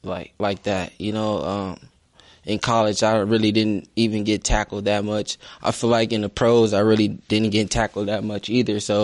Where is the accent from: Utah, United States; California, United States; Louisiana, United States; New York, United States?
California, United States; Los Angeles; Do I love football? I'm from South Central Los Angeles. Football is everything to me.